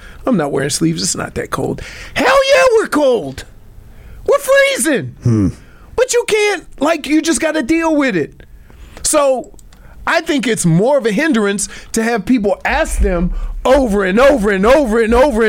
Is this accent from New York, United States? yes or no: no; Louisiana, United States; also born or lived in Michigan; Dude, I'm from Louisiana.